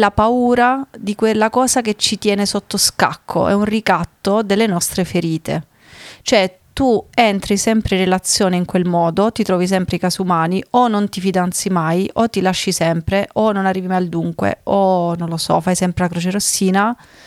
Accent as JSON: {"language": "Italian", "region": "Basilicata", "country": "Italy", "said": "Allora io siccome sono lucana e vado dritta al sodo"}